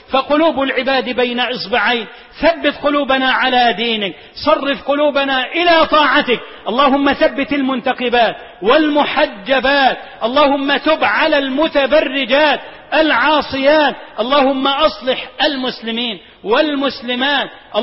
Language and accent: Arabic; Egypt; اللهم اجعل بلدنا مصر أمنا وأمانا،